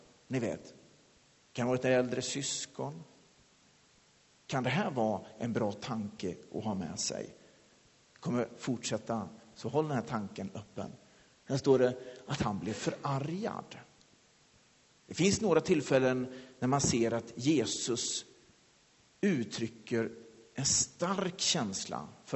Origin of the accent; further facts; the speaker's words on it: Lidköping, Västra Götaland County, Sweden; Jag växte upp i Lidköping i en kyrka